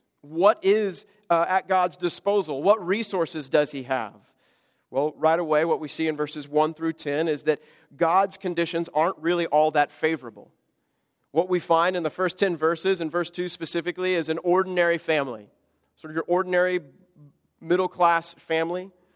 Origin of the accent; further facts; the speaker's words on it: United States; I'm American, born and raised in America.